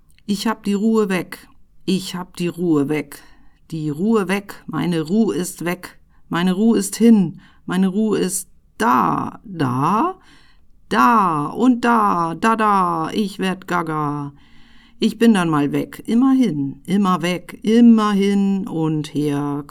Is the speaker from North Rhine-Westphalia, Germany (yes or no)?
no; Kiel, Schleswig-Holstein, Germany; ich komme aus Kiel